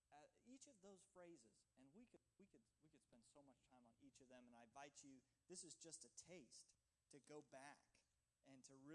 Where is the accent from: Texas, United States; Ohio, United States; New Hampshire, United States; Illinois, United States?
Ohio, United States; I know that we're not in my home state of Ohio, but you just know that this was written in a desert land.